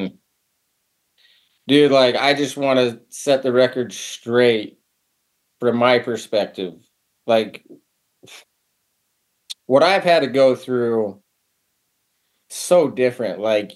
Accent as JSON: {"language": "English", "region": "Utah", "country": "United States", "tie": "born or raised there", "said": "I was born and raised in Utah, dude."}